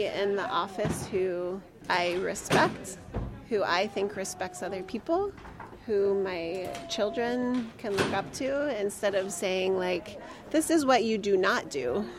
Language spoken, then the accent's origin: English; United States; I want to feel good about being here and being American